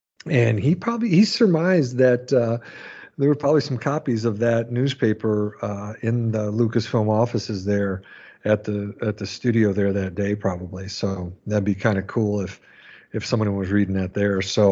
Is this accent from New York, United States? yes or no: no; Michigan, United States; I know in my home state of Michigan, the Midland Daily News was an evening paper.